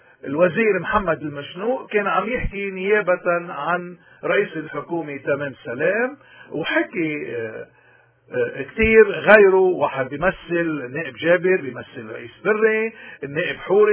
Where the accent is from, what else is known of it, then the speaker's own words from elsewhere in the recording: Lebanon; now in Canada; أنا بكندا كندي ولكن لبناني ماروني